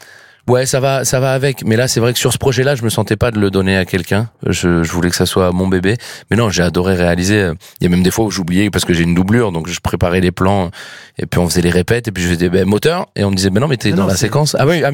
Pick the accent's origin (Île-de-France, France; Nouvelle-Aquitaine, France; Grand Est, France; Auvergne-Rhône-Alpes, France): Île-de-France, France; Paris; quand on est parisien, encore plus, parce que c'est compliqué.